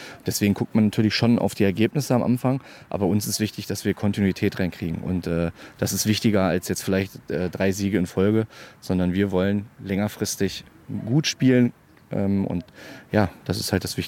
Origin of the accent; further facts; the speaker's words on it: Bad Karlshafen, Hesse, Germany; Ja, ich komme aus Bad Karlshafen, das ist in Nordhessen, der nördlichste Punkt in Hessen.